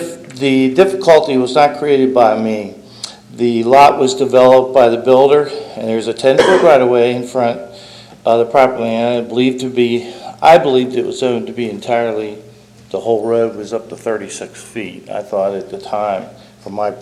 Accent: Maryland, United States; I am from Montgomery County, Maryland. I came up here to get away from the rat race down here, and I came to Sussex County because I lived up in Ocean View one time.

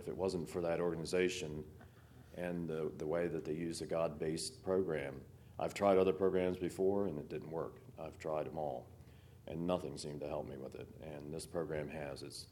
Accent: Greenwood, Delaware, United States; from Greenwood.

